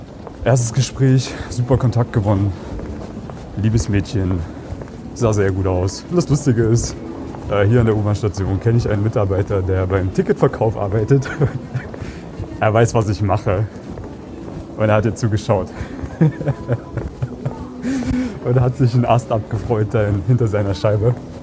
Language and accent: German; Germany; now in Austria; Deutschland, Piefke.